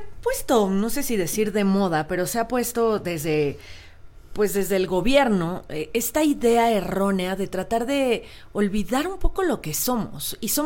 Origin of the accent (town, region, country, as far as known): Mexico